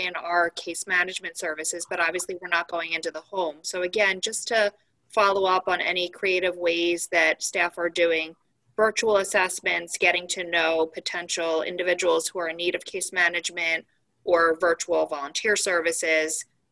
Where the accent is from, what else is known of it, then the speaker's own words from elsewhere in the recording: Cherry Hill, New Jersey, United States; from South Jersey, Cherry Hill.